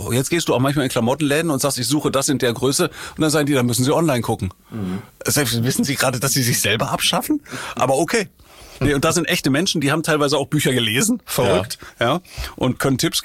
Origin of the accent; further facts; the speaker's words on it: Rhineland, Germany; now in Hamburg, Germany; Ja, ich bin im Rheinland groß geworden und ich habe bestimmt auch was Rheinisches, ne?